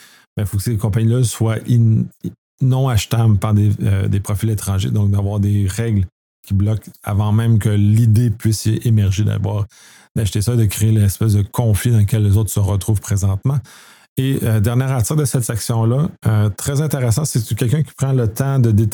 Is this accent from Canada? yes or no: yes; Canada; en tant que Canadien, on a le même problème